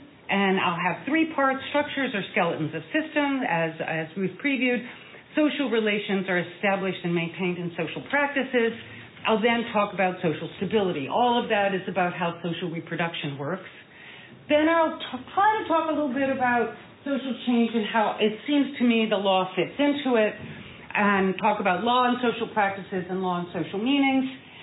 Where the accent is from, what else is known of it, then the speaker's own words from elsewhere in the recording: United States; Remember, I'm from the United States.